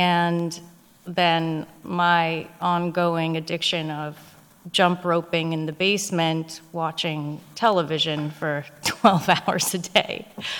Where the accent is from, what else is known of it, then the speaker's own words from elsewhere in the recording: United States; born there; their common language was English and I was born in America